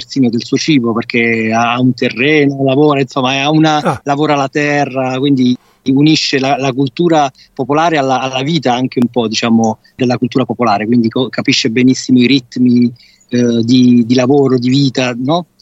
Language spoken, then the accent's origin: Italian; Taranto, Apulia, Italy; Io sono nato a Taranto e lì ho cominciato, insomma, i miei primi anni